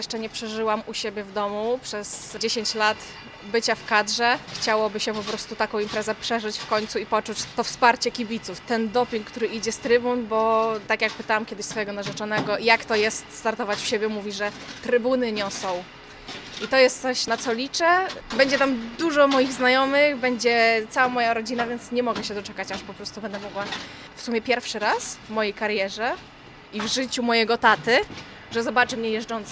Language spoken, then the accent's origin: Polish; Białystok, Podlaskie Voivodeship, Poland; choć jestem z Białegostoku